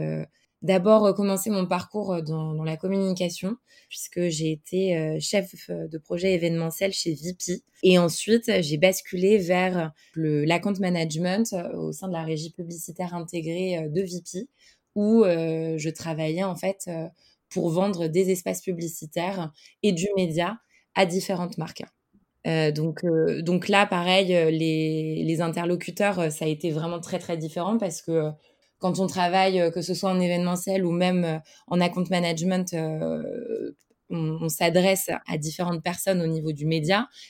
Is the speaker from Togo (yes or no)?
no; Brittany, France; Mais je vais dire la galette parce que je suis bretonne.